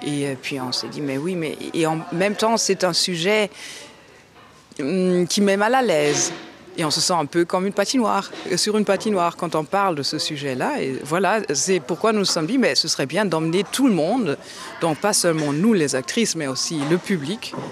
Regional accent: Cologne, North Rhine-Westphalia, Germany; Et puis quand on disait, je viens de Cologne, mais d'où viens-tu réellement ?

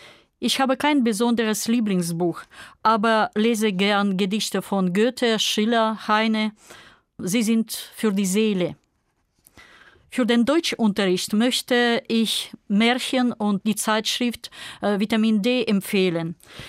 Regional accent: Kyrgyzstan; German is a second language; Ich komme aus Kirgisistan.

